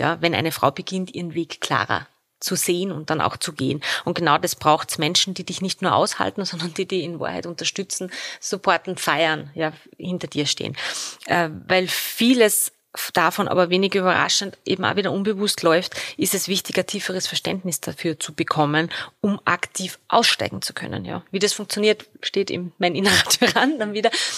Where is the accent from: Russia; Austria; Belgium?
Austria; Salzburg; moved away as an adult; also born or lived in Vienna / Lower Austria; Meine Heimatstadt Salzburg damals zu verlassen, um für 16 Jahre nach Wien und Niederösterreich zu gehen.